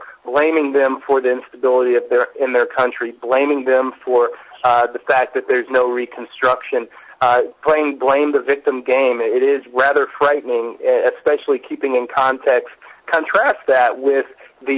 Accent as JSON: {"language": "English", "country": "United States", "lives_now": "Middle East", "said": "particularly being an American myself, and the time I was back in the U.S. before I returned to the Middle East"}